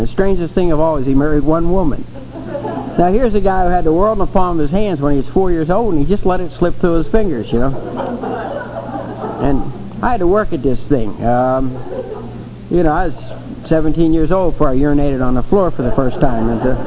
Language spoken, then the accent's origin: English; Ireland; I'm Irish. I won't tell you what church we went to.